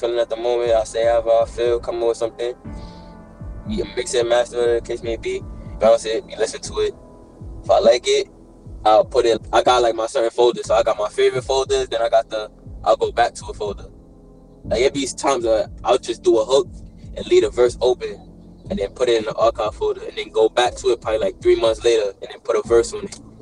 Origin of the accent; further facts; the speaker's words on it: New York City, New York, United States; I'm from East New York, too, so we come out.